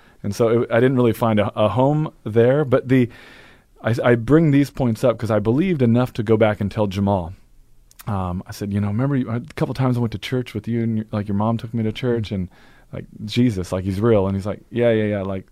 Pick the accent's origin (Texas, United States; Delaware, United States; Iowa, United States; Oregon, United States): Oregon, United States; Portland; I'm from Portland